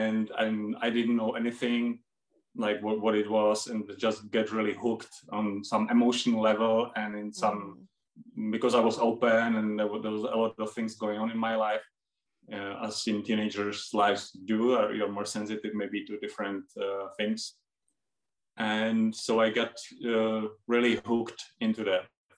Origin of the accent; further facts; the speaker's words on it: Czechia; English is a second language; as you said. I'm from Czech Republic, living in the middle of between the Prague and Brno recently, and having a ceramic studio in a small village